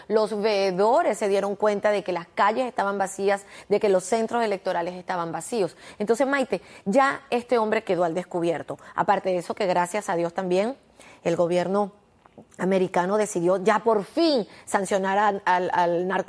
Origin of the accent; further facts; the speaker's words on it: Venezuela; sino como venezolana.